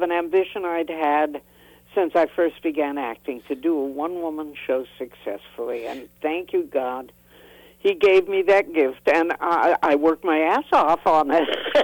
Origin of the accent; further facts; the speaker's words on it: El Paso, Texas, United States; I adore Mexican food. I was brought up on it in El Paso.